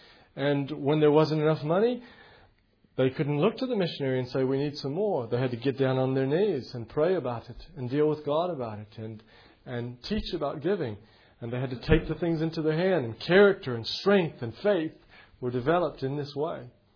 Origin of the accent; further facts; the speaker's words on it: United States; now in United Kingdom; I'm American in Great Britain. I'm having trouble here.